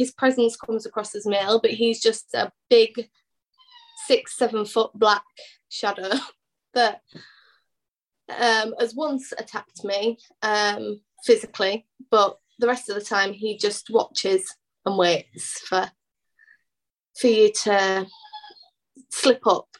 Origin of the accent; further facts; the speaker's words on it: Bradford, Yorkshire and the Humber, United Kingdom; when I was about, I'd say 10, I moved to a different side of the country. I moved from Bradford to East Yorkshire, right on the coast